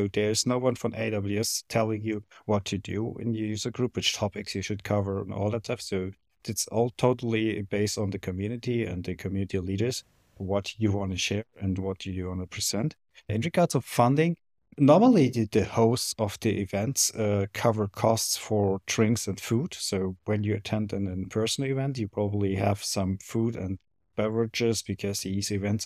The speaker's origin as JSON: {"language": "English", "country": "Germany", "second_language": "English", "said": "And you have bigger countries like my country. I'm coming from Germany, where we have a lot of small user groups."}